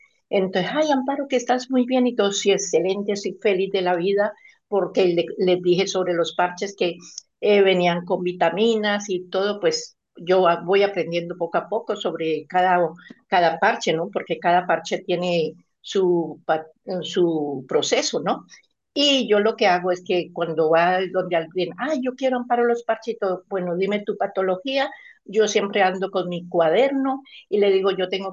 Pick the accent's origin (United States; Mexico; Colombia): Colombia; Yo soy de Colombia